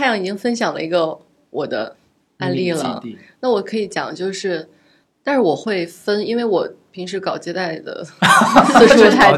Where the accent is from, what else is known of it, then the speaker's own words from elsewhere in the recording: northern China, China; 因为我是北方人我不是吃不太动那种特别辣的菜